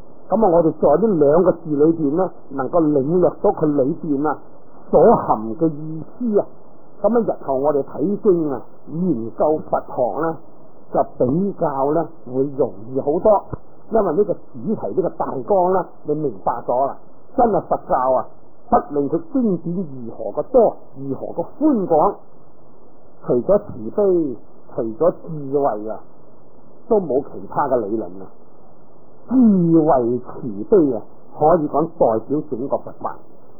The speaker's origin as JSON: {"language": "Cantonese", "country": "China", "said": "我就是中国人，读过梵文仲好一点"}